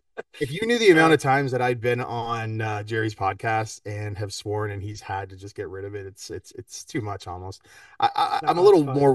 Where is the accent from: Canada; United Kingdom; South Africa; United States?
Canada; See, like, I'm like a Canadian